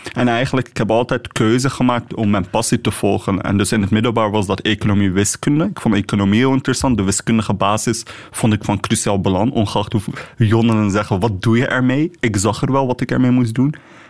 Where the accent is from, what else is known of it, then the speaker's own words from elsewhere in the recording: Netherlands; now in Brussels, Belgium; Ik ben een Nederlander of in jullie ogen een Hollander. En ik ben daar echt fier op. Ik ben een trotse Nederlander die leeft hier in Brussel en geniet van het Belgische.